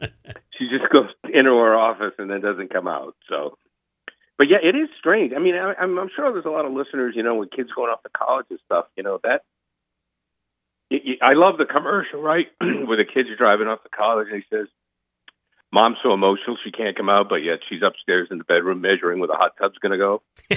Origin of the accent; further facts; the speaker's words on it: New England, United States; You know, growing up in New England, and, you know, we've been to other parts of the country